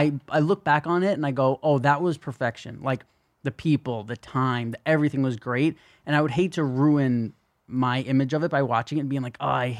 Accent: New York City, New York, United States; I'm used to, like, you know, growing up in New York City where people are like, you're a fucking idiot.

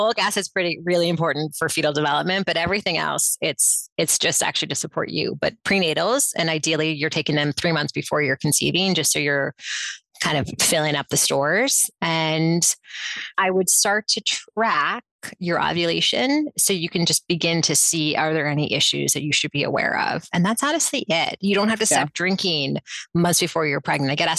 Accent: New York City, New York, United States; I mean, I was raised in New York City

